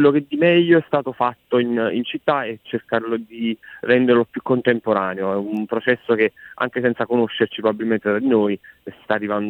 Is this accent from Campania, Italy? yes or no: yes; San Giorgio a Cremano, Campania, Italy; perché io poi sono di San Giorgio a Cremano